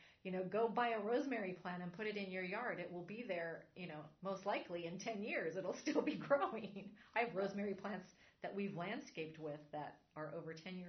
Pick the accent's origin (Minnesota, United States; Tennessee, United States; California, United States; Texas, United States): California, United States; when I was growing up, my mom only used dried basil. And we grew up in Southern California, but it wasn't the thing to plant fresh herbs.